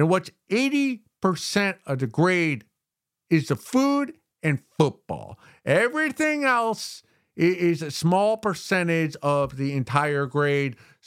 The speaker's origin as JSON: {"language": "English", "country": "United States", "said": "And we're American, so we're all on drugs."}